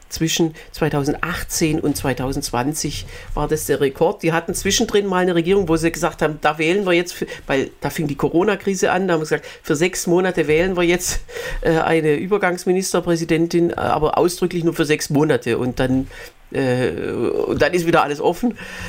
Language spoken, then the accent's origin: German; Germany; Als Deutscher sage ich immer ja zu einer Wiedervereinigung